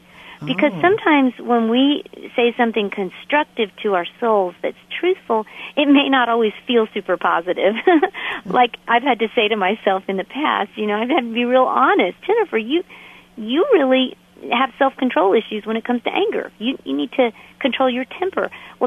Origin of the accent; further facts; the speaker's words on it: Florida, United States; I grew up in Florida